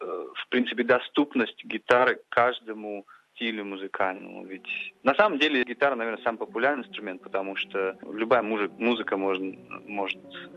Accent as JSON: {"language": "Russian", "town": "Novosibirsk", "region": "Novosibirsk Oblast", "country": "Russia", "tie": "born or raised there", "said": "Я рос в Новосибирске."}